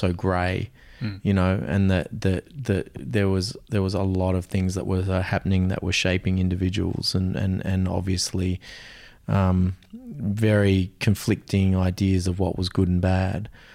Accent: Australia; like, as an Australian male, we do love getting in a dress, you know.

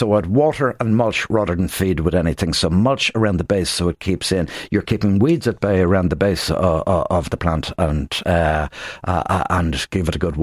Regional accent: Dublin, Leinster, Ireland; the road that I grew up on in Rathfarnham.

